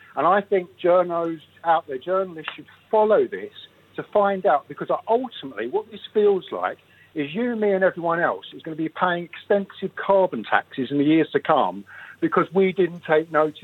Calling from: Faversham, South East England, United Kingdom; I'm live from Faversham, like your colleague.

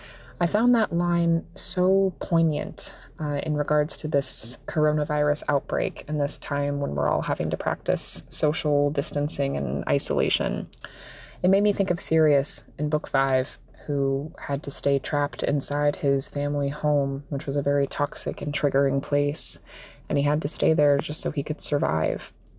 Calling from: Port St. Lucie, Florida, United States; I'm calling in from Port St. Lucie, Florida.

